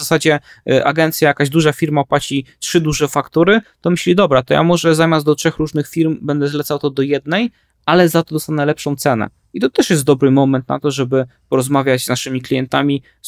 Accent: Radom, Masovian Voivodeship, Poland; no jestem z Radomia, a dla mnie to dość istotne

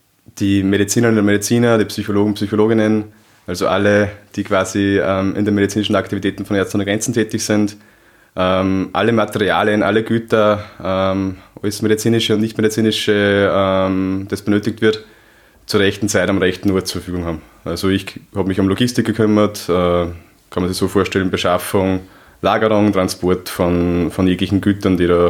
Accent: Upper Austria, Austria; Ich komme aus Oberösterreich.

